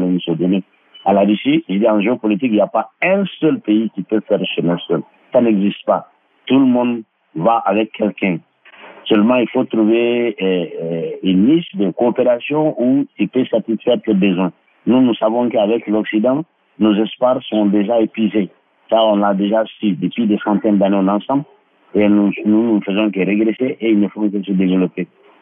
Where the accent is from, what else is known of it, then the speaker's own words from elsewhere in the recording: Mali; on a jusqu'à présent des problèmes, comme chez nous au Mali, mais moins.